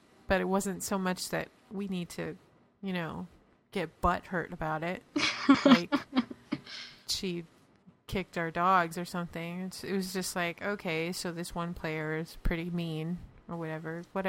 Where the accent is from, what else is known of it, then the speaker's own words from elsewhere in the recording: Irvine, California, United States; I am from Irvine